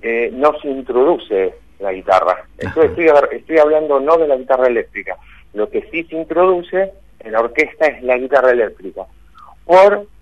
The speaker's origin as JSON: {"language": "Spanish", "region": "Buenos Aires", "country": "Argentina", "said": "yo que soy de Buenos Aires voy a tocar en Misiones"}